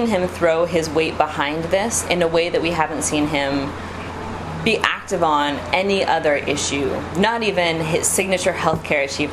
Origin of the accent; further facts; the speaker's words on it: Washington, United States; And so, you know, my home state, Washington, Boeing thinks that they'll see a boon.